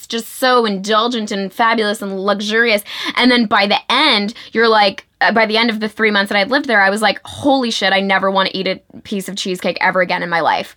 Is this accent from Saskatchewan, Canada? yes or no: no; Toronto, Ontario, Canada; also born or lived in New York, United States / Los Angeles, United States; I grew up in Toronto